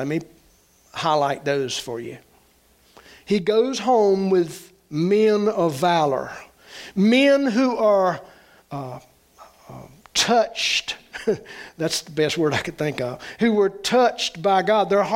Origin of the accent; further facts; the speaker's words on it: the South, United States; I know, I'm a Southerner, okay? Here's the flow of the South.